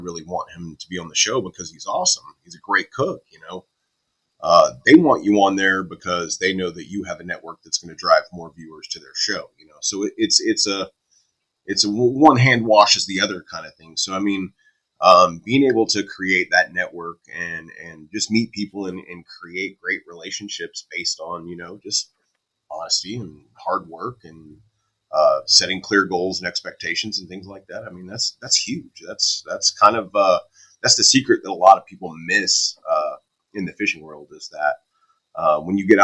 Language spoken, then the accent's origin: English; Texas, United States; And, you know, we grew up fishing in East Texas, where both sets of grandparents were from.